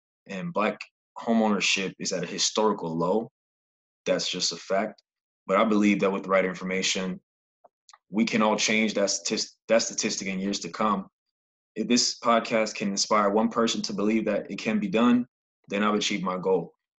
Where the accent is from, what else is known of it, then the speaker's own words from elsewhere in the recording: Brooklyn, New York, United States; now in Inglewood, United States; I currently live in the LA area, specifically Inglewood, and I'm from Brooklyn, New York. Been in California for 3 years.